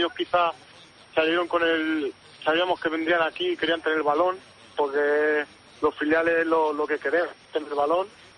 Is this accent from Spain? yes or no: yes; Girona, Catalonia, Spain; Yo de Girona soy.